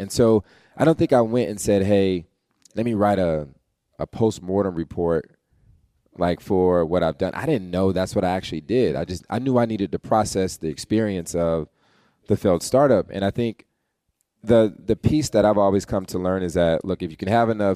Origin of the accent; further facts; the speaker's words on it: the South, United States; One, black kid growing up in the South, working in politics